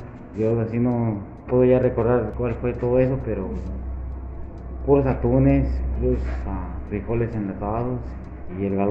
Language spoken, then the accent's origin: Spanish; Mexico; Allá en el sur, por ejemplo, donde yo vengo de mi pueblo